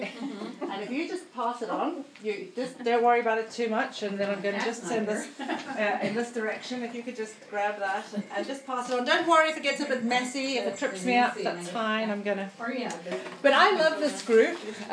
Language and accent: English; South Africa; I grew up in South Africa, as Betsy said, and I was running around the veld